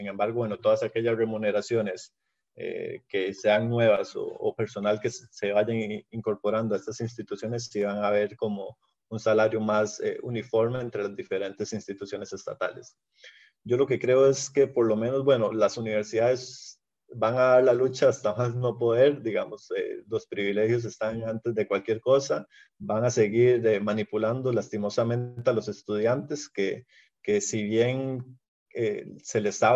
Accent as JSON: {"language": "Spanish", "country": "Costa Rica", "said": "nos llegará a todos la hora como costarricenses de pagar el costo de un default"}